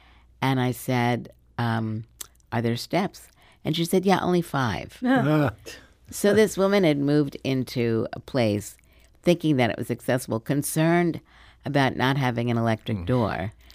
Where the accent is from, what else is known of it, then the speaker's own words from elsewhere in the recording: Brooklyn, New York, United States; I grew up in Brooklyn, New York, and at that point it was very difficult.